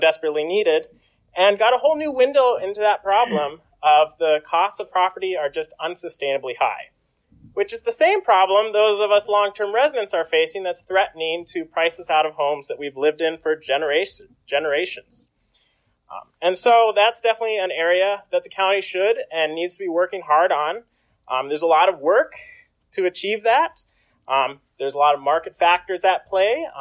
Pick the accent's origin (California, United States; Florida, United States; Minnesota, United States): Minnesota, United States; Finland; born there; For those of you that don't know me, I was born right here in Finland, Minnesota.